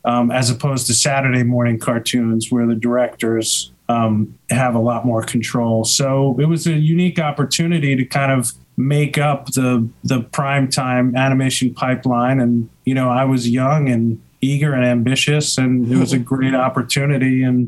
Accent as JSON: {"language": "English", "region": "New York", "country": "United States", "lives_now": "Los Angeles, United States", "said": "Well, I'm originally from New York, and I came to Roanoke College."}